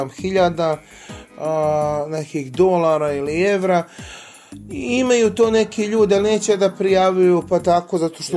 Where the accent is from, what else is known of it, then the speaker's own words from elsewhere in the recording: Serbia; moved away as an adult; also born or lived in Croatia; Nekako sam htio da promijenim način života i da radim više i iz Srbije, iz Hrvatske u kojoj sam rođen i u Srbiji u kojoj sam odrastao.